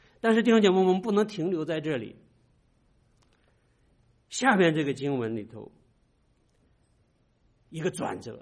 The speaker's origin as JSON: {"language": "Chinese", "region": "Shandong", "country": "China", "said": "我是山东人，就山东人对父亲呢，这个有好多的称呼"}